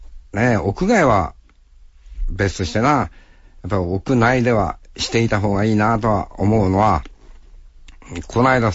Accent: Hokkaido, Japan; 特に俺たち北海道の人間にとってはな、暑くてもよ、海に入るっていう、海が冷たいからよ。

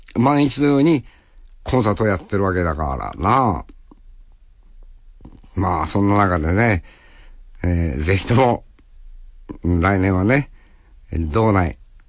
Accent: Kitami, Hokkaido, Japan; で、俺の青春、北見。

